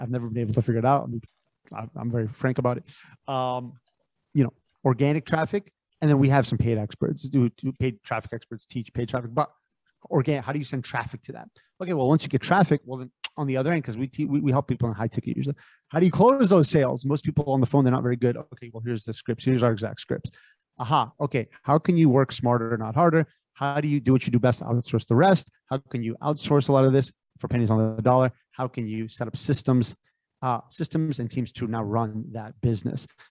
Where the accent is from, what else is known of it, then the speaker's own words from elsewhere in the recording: Connecticut, United States; I grew up in Connecticut. I grew up in 99.9% of people were Caucasian. I was like the only dude of color.